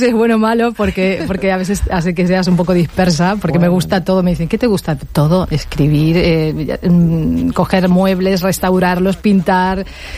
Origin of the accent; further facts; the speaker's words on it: Argentina; born there; Yo tirando de patria, porque no sé si sabéis que yo nací en Argentina.